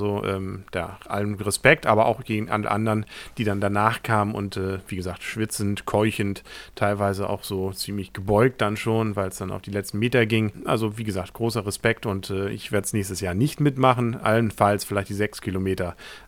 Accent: Kiel, Schleswig-Holstein, Germany; Nein, wir sind ja als Kieler sehr offen, auch den Münchnern gegenüber.

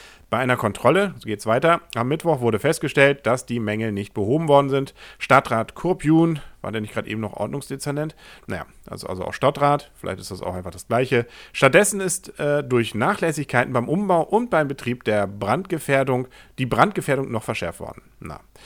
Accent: Kiel, Schleswig-Holstein, Germany; Als Kieler kennt man das ja gar nicht.

